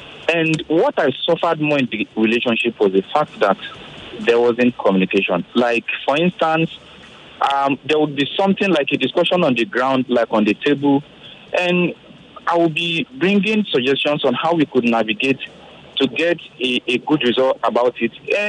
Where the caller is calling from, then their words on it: Lekki, Lagos, Nigeria; I'm calling from Lekki.